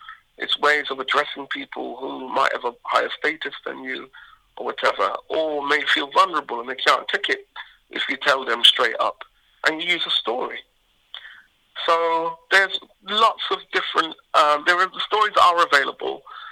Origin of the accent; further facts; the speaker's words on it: Bedford, East of England, United Kingdom; growing up in England, there's always a sense of not quite belonging, a sense of exile. And then, personally, as a boy growing up in Bedford